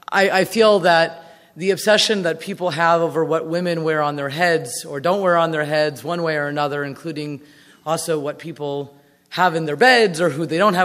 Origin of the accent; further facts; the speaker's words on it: United States; I'm originally from the States.